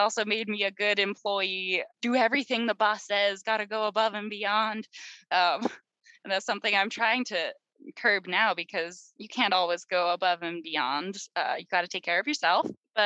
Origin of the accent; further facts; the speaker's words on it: Utah, United States; Most people don't know in the state I grew up in Utah, all you have to do to homeschool your kid